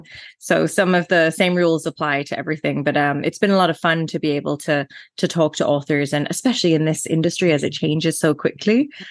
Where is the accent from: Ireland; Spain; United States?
Ireland; also born or lived in England; now in Canada; And I'm from Ireland originally, and which is why my accent is a little bit strange. I also grew up in England, and I've lived in Canada now for almost 12 years.